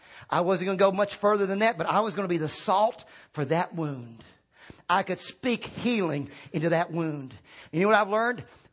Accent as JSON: {"language": "English", "region": "Northern US", "country": "United States", "tie": "born or raised there", "said": "I grew up in the North. I didn't grow up in the South."}